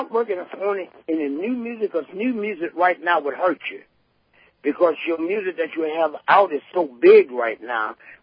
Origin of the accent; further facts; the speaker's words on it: Salisbury, United States; also born or lived in Durham, North Carolina / Washington, D.C.; Yeah, I was born in Durham, North Carolina, but I wasn't raised there. I was raised up part of the country in Salisbury and then to Washington, D.C.